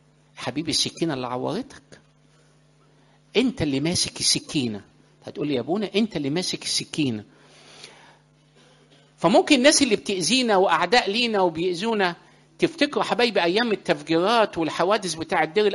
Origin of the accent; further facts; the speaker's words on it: Egypt; احنا مش عرب احنا مصريين، ولكن بحكم اللي احنا عايشين في الوسط العربي وعايشين فالثقافة العربية